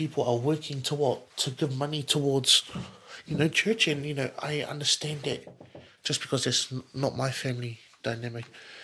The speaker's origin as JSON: {"language": "English", "country": "New Zealand", "said": "You know, I can't control that I'm half Kiwi, half Samoan."}